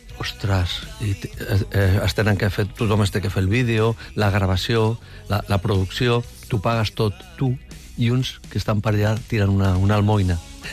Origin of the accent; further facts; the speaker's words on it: Barcelona, Catalonia, Spain; sóc de Barcelona